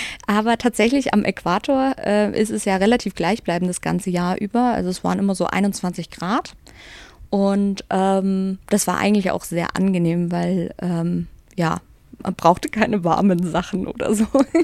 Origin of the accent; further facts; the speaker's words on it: Heilbad Heiligenstadt, Thuringia, Germany; Ja, also ich bin in Heilbad-Heiligenstadt aufgewachsen in Nordthüringen und komme aus einer großen Familie und habe 4 ältere Geschwister